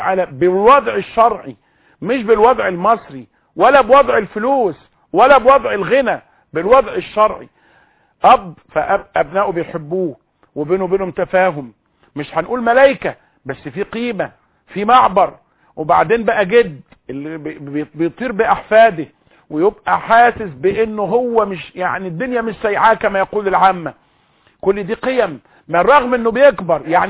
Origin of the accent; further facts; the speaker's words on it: Egypt; كمسلمين مصريين فينا كتير من الدغل، كمصريين حالنا ملخبط